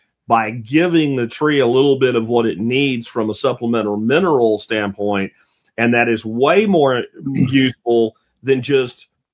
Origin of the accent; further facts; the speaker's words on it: Pennsylvania, United States; because that's how, where I grew up in Pennsylvania, black locust.